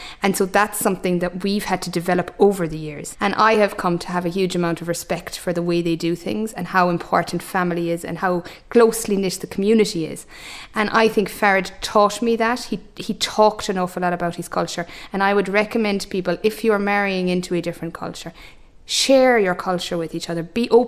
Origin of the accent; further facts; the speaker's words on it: Munster, Ireland; now in Cork, Ireland; originally from Kerry, living in Cork for the last probably 13, 14 years.